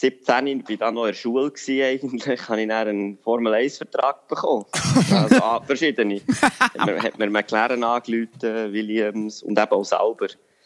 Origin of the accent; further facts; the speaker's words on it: Bern, Switzerland; Und ich bin ja da im Seeland aufgewachsen, gerade in der Nähe von Lies.